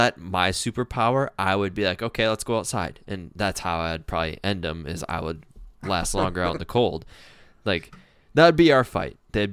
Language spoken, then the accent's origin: English; Minnesota, United States; No, because I'm Minnesotan.